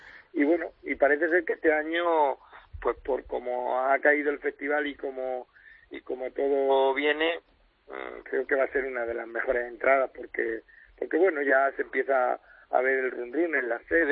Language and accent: Spanish; Region of Murcia, Spain; siento muy orgulloso de todo lo que pasa en mi tierra